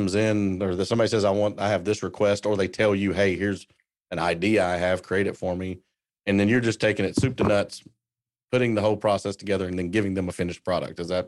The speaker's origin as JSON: {"language": "English", "region": "Kentucky", "country": "United States", "said": "I'm originally from Central Kentucky, so this is in my backyard."}